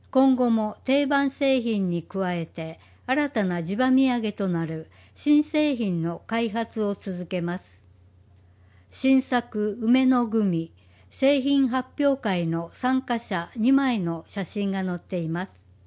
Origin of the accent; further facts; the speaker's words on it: Tokyo, Japan; moved away as an adult; now in Dazaifu, Japan; 約18年間東京で生まれ育ってきましたが、大学に進学したことで太宰府市に引っ越してきました。